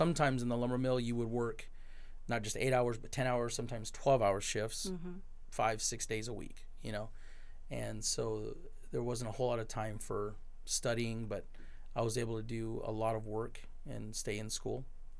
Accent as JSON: {"language": "English", "town": "Toppenish", "region": "Washington", "country": "United States", "tie": "born or raised there", "said": "My mom and dad and I, my sister and my brother, we grew up in Toppenish, Washington."}